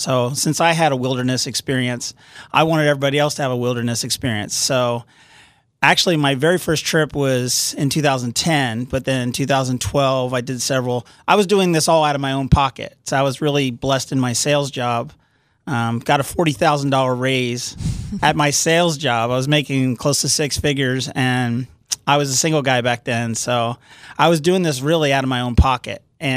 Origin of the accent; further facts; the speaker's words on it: Pennsylvania, United States; moved away; Well, I came out from Pennsylvania back in 2006, moved out here